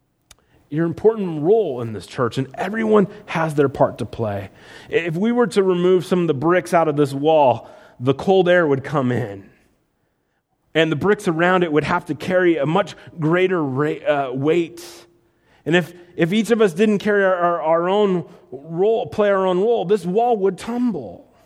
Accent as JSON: {"language": "English", "town": "Sioux Center", "region": "Iowa", "country": "United States", "tie": "born or raised there", "said": "I grew up in Iowa, Sioux Center, obviously, and they own a house, I think it was built in the 1850s."}